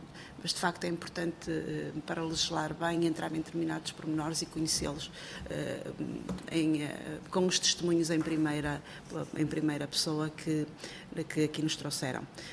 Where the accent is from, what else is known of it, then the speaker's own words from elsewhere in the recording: Maia, Porto, Portugal; Eu sou eleita pelo Porto, sou natural do Conselho da Maia